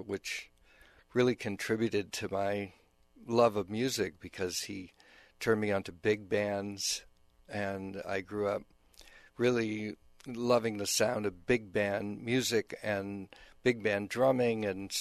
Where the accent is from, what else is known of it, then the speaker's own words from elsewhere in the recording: Boston, Massachusetts, United States; No, but I grew up in the Boston area, and my parents were very supportive of me learning music